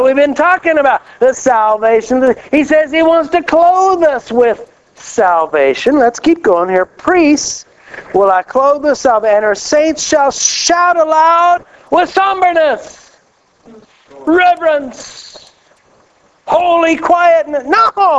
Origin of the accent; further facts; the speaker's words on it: McPherson, Kansas, United States; born there; I got a little piece of paper at home that says I was born in McPherson, Kansas.